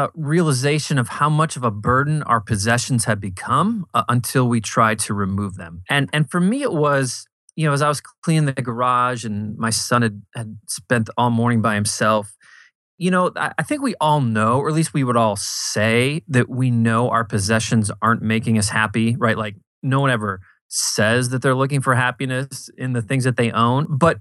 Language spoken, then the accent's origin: English; Midwest, United States; also born or lived in South Dakota / North Dakota; I grew up in the Midwest, South Dakota, North Dakota. Went to college in Nebraska.